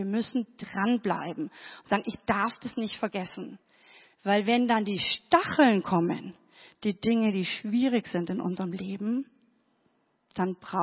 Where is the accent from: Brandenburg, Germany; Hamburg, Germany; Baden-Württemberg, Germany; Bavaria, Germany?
Bavaria, Germany; ich bin an der Grenze aufgewachsen. Oben waren wir abgeschnitten von Sachsen, rechts abgeschnitten von der Tschechoslowakei.